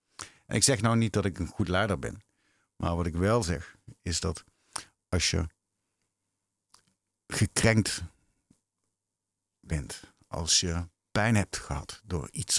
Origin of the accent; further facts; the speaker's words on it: Netherlands; En ze hadden natuurlijk al heel snel in de gaten dat wij uit Nederland kwamen.